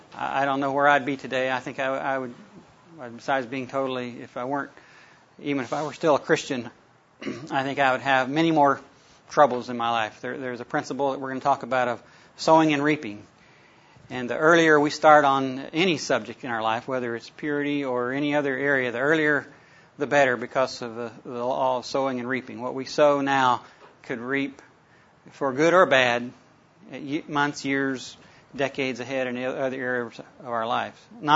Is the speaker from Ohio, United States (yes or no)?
no; North Carolina, United States; I grew up in North Carolina. The first 18 years of my life, I entered the Air Force right out of high school.